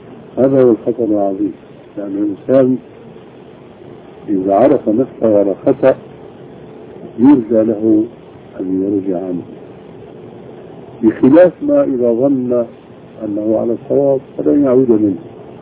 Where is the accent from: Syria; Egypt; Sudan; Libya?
Syria; اليوم مثلا عندنا في الشام ثم رتيبة من الأذان لابد أن يكون له من خاتمة